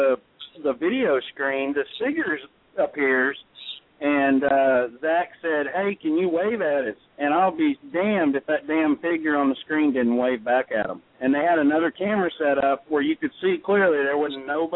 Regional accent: Ohio, United States; No, I'm originally from Ohio, so I'd rather, I particularly like the cold weather a little bit more, and I'm used to, you know, snow on the ground months and months and months of times

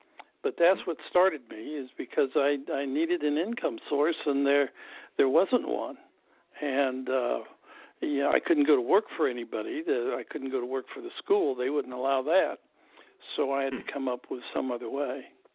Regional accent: Kansas, United States; First of all, I was from Kansas, and they didn't have anybody from Kansas or in the Midwest, so that they wanted that.

